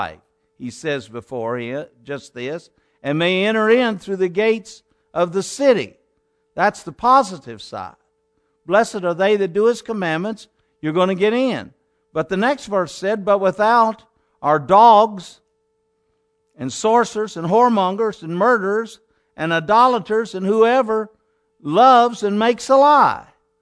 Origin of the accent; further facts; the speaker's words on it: United States; I'm proud of my country. I'm proud of being American.